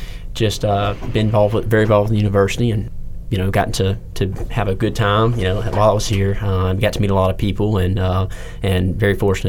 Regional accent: Start, Louisiana, United States; I'm from Start, Louisiana, not too far, just east of here.

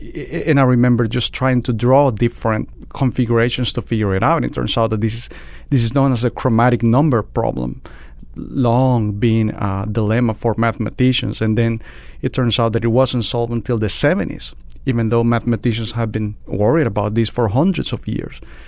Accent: San Salvador, El Salvador; growing up in San Salvador, soccer is the main sport.

